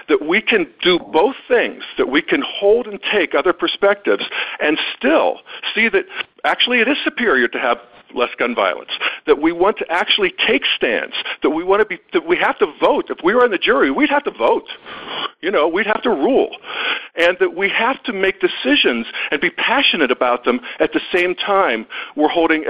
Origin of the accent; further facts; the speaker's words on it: Pennsylvania, United States; I grew up in the God and Guns people in Western Pennsylvania. Everybody hunted. Everybody had guns.